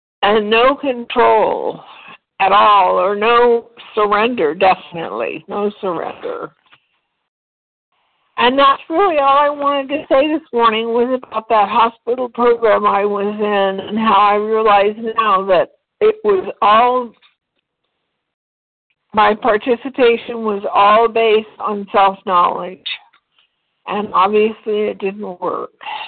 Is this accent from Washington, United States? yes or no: no; California, United States; Yes. Well, I'm from Southern California.